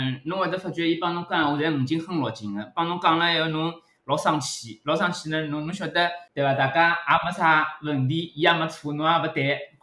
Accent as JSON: {"language": "Chinese", "region": "Shanghai", "country": "China", "tie": "born or raised there", "said": "能够让我们想起我们在自己的这个上海成长经历里面的某一些片段"}